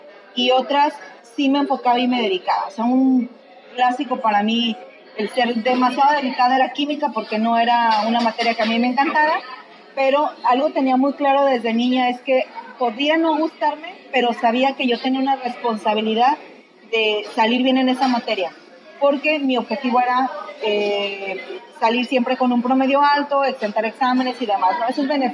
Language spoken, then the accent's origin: Spanish; Tijuana, Baja California, Mexico; also born or lived in State of Mexico; Yo nací hace algunos ayeres en el Estado de México. Muy chiquitita me vine a vivir a Tijuana, entonces 100% tijuanense